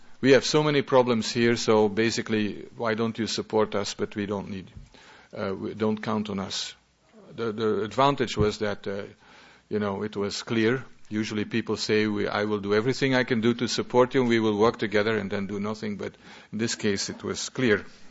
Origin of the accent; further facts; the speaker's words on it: Belgium; English is a second language; very relevant for my country, for I come from Belgium